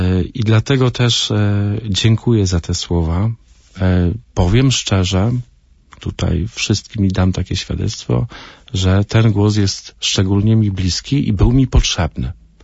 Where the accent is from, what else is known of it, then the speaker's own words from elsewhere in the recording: Greater Poland Voivodeship, Poland; pochodzę z okolic Turku.